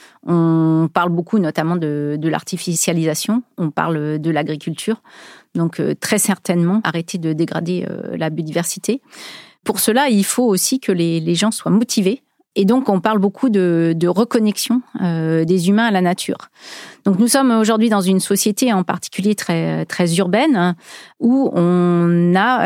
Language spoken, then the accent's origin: French; France; c'est un élément réglementaire qui est important chez nous en France